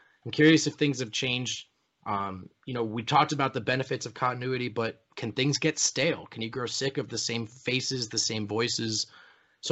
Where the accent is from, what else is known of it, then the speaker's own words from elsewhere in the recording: New Jersey, United States; I'm from Jersey.